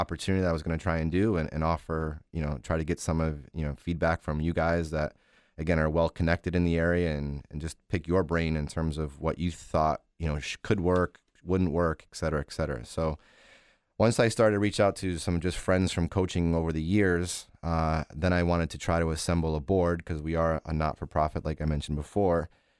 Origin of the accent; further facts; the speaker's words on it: New York, United States; So as a young student athlete, growing up in New York, we had the Empire State Games, which played a huge role in my athletic career